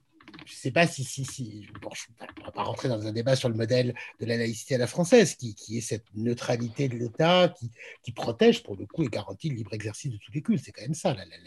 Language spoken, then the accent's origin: French; France; chez nous, en France aussi